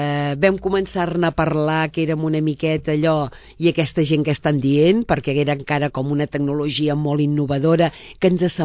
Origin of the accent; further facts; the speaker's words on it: Sabadell, Catalonia, Spain; jo sóc de Sabadell